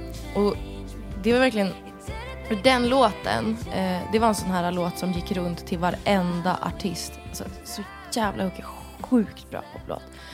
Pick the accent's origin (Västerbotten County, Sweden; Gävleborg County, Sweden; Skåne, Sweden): Västerbotten County, Sweden; Umeå; Jag måste säga att jag är från Umeå.